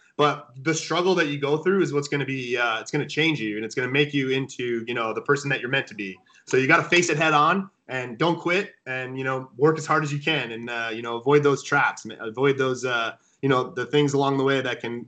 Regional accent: Buffalo, New York, United States; So I'm from Buffalo, New York, and my father took me to the Boston Garden when I was a kid.

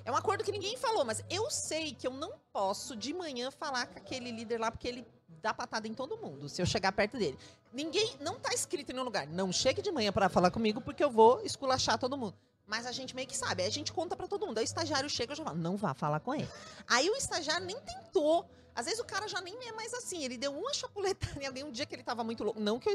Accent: Pato Branco, Paraná, Brazil; Eu... sou de Pato Branco, comecei minha carreira profissional em Curitiba

